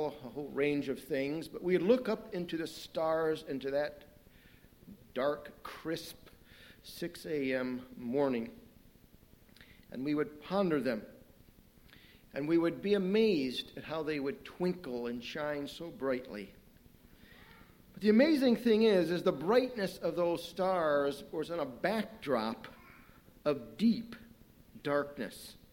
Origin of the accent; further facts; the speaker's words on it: Fremont, Ohio, United States; As I was growing up in Fremont, Ohio, I did a little trapping of muskrats and raccoons with a good friend of mine.